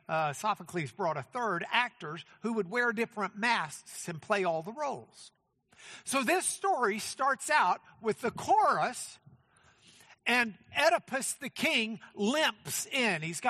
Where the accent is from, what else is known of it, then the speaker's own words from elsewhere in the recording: Lubbock, Texas, United States; I grew up in Lubbock, Texas, where, of course, all things cultural occur.